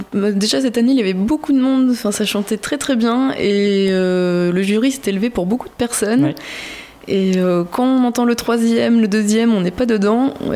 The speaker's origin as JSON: {"language": "French", "town": "Pérignac", "region": "Nouvelle-Aquitaine", "country": "France", "said": "Donc je suis de Pérignac précisément, petit village, hein."}